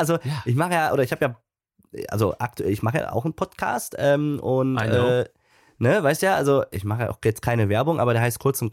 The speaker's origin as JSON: {"language": "German", "town": "Münster", "region": "North Rhine-Westphalia", "country": "Germany", "tie": "born or raised there", "also_born_or_lived": "Cologne", "said": "Ganz klar Münster, meine Heimatstadt."}